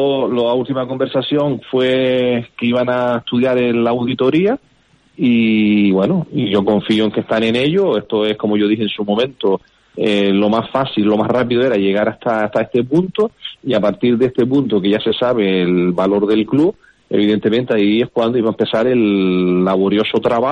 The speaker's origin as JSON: {"language": "Spanish", "region": "Canary Islands", "country": "Spain", "said": "aquí los dos somos la misma cosa, somos Gran Canaria"}